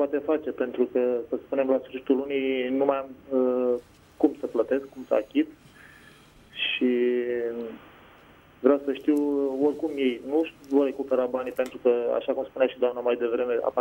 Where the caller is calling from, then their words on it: Pitești, Argeș, Romania; sunt din Pitești.